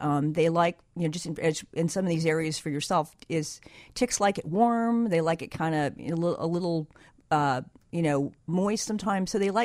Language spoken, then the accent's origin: English; California, United States; No, in fact, I'd mentioned earlier, I'm from California.